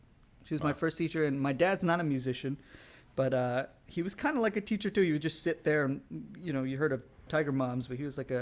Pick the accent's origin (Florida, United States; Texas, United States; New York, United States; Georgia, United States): Texas, United States; Austin; I grew up in Austin, Texas. You know, a lot of my friends are that cowboy hat.